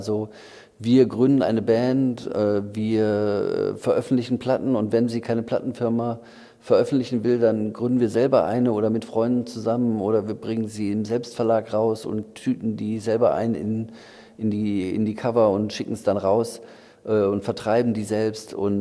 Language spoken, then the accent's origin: German; Mülheim an der Ruhr, North Rhine-Westphalia, Germany; aus meiner Heimatstadt Mühlheim an der Ruhr